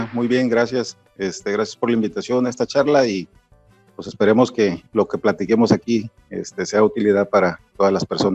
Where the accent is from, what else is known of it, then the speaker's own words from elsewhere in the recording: Veracruz, Mexico; now in Monterrey, Mexico; Yo actualmente vivo en el estado de Nuevo León, en la zona metropolitana de Monterrey, pero soy originario del estado de Veracruz, de una pequeña ciudad allá al sur del estado, pero ya me considero regiomontano de adopción, porque ya tengo aproximadamente 32 años de vivir